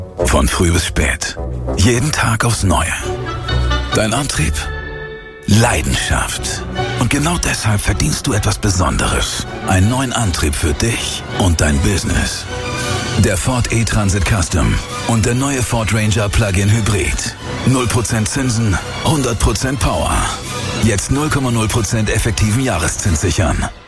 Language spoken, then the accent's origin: German; Bietigheim, Baden-Württemberg, Germany; now in Berlin, Germany; Ich komme aus Bietigheim.